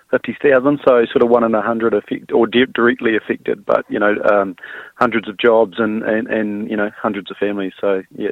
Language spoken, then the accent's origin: English; Timaru, Canterbury, New Zealand; I grew up in Timaru